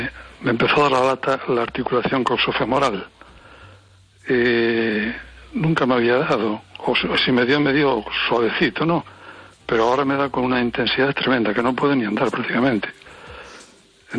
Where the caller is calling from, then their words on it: Pontevedra, Galicia, Spain; soy de Pontevedra.